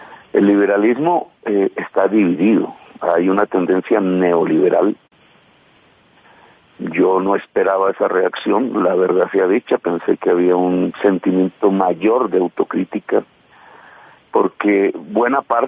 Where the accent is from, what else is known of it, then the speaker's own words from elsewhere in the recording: Valledupar, Cesar, Colombia; vengo de Valledupar